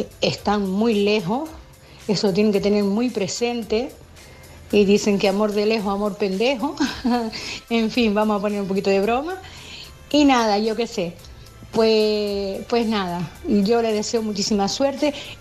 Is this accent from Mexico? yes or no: no; Tenerife, Canary Islands, Spain; de Tenerife.